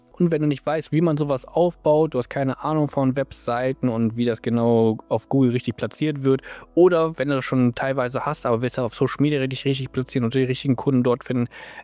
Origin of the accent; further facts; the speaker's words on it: Hanover, Lower Saxony, Germany; weil ich komme aus Hannover